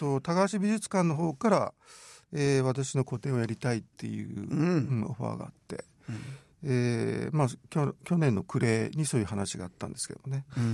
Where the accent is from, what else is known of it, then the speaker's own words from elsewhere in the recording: Fukuoka, Japan; born there; あの福岡生まれですね。